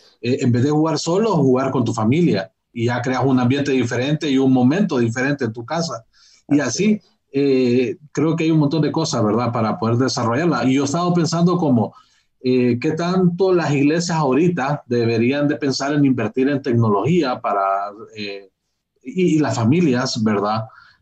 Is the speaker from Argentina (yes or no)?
no; Honduras; en mi país, ¿va? Aquí en Honduras, en nuestro país